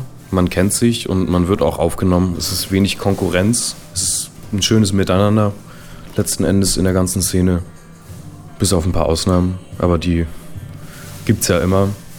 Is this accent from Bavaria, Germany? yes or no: no; Itzehoe, Schleswig-Holstein, Germany; now in Berlin, Germany; 22 Jahre alt und wohne mittlerweile in Berlin, bin aber gebürtiger Itzehoer.